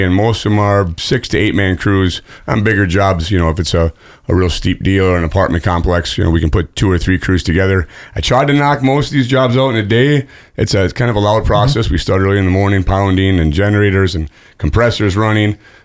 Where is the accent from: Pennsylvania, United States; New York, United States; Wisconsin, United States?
Wisconsin, United States; now in South Dakota, United States; Been doing construction my whole life, but absolutely love the state of South Dakota. I came from Wisconsin, and this is where we're at nowadays.